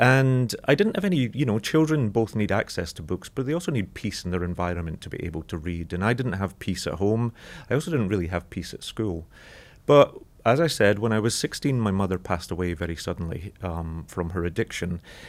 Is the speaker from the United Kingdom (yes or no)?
yes; Glasgow, Scotland, United Kingdom; moved away as an adult; now in United States; I'm a Scotsman. I grew up in Glasgow in the 1970s and 1980s, although I've been an American. I've lived in America since about 2000. But I grew up in Glasgow, which is the large city